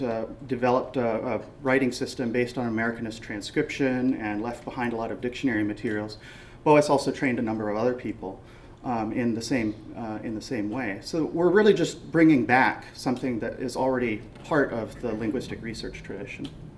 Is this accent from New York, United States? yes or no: no; Wrangell, Alaska, United States; I'm from the Deshitan clan from the Basket House, and I'm from the shtakim kwan, the Stikin people at the mouth of the Stikin River in Wrangell.